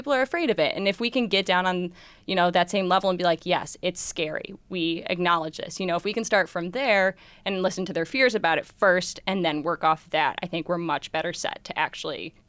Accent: Rochester, New York, United States; I'm from Rochester, so I have a lot of friends in the city who didn't go to U of R with me

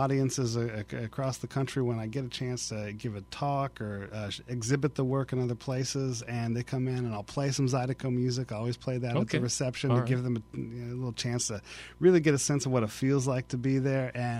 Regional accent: Kansas, United States; It's been at a museum back near where I grew up in Kansas at K-State University.

